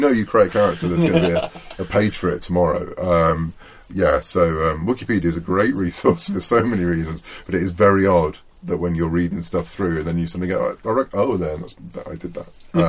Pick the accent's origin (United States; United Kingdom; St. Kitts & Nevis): United Kingdom; I'm a British writer.